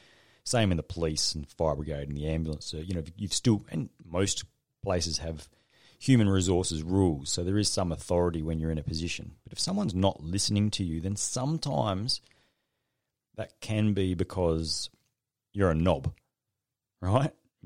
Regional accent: Australia; And because we're scared to have them as an Australian culture, then what quite often happens is we don't ever get that trust back

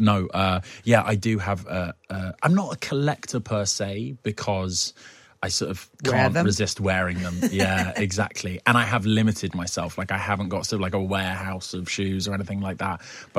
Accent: United Kingdom; if that's not a sign that I'm too British and I should just kind of pare back and know my place and stick to football

